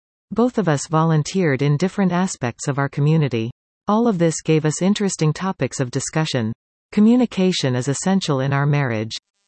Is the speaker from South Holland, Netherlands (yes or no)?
no; Hulst, Zeeland, Netherlands; My extended family is always most welcoming, and we never need to worry about accommodations in my hometown of Hulst.